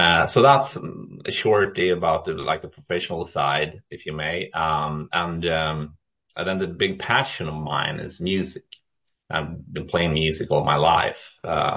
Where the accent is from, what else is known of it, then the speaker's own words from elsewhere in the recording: Sweden; English is a second language; I'm from Sweden. I live in Jönköping, close to Älmhult, where it's the headquarters of IKEA.